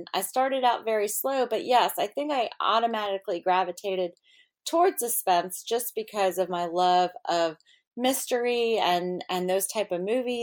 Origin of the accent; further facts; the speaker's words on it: Virginia, United States; And I actually live in Maryland along the Chesapeake Bay, and I was raised in Virginia along the Chesapeake Bay. So it's an area I'm very familiar